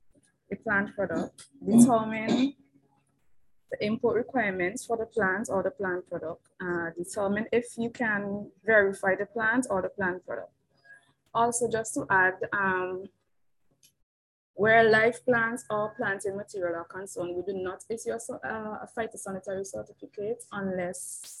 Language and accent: English; St. Vincent & Grenadines; this is my colleague Sharon Comerbatch Richards, and we're from St. Vincent.